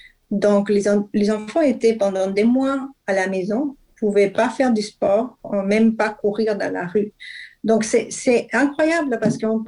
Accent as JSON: {"language": "French", "country": "Spain", "lives_now": "France", "said": "Moi, je suis espagnole. On habite en France."}